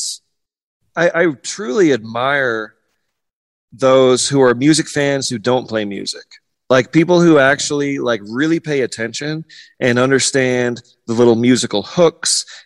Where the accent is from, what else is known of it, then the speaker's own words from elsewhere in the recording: California, United States; We were called … I grew up in San Diego County.